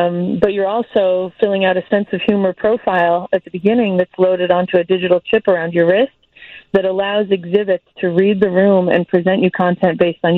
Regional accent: Jamestown, New York, United States; Make Jamestown, my hometown, a destination for that.

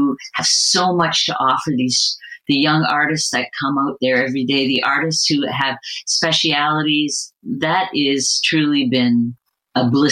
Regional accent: Canada; And I'm Canadian, so my website is .ca.

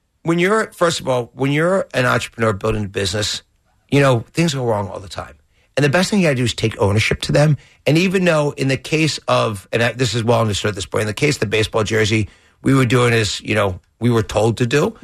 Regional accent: Philadelphia, Pennsylvania, United States; and look, Philly, look, I'm from Philly.

